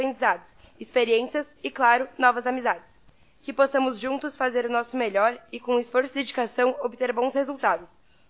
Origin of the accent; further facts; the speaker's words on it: Arroio do Meio, Rio Grande do Sul, Brazil; tenho 15 anos, nasci e cresci aqui em Arroio do Meio. Sempre estudei na Escola São Caetano